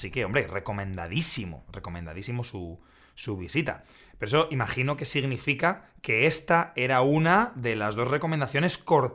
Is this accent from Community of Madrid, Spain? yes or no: yes; Madrid, Community of Madrid, Spain; como madrileño inculto y encima con lo poco que he visitado Barcelona, por supuesto que no.